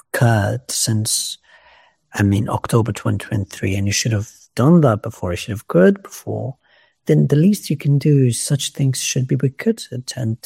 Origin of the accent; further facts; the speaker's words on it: Gaza, Gaza Strip, Palestine; Like I'm a Palestinian from Gaza. My family is there.